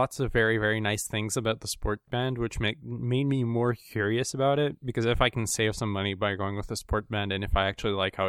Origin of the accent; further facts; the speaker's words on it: Yokohama, Kanagawa, Japan; the Yokohama Bay Stars, which was the baseball team right next to where I was in Yokohama. So shout out to my hometown, I guess.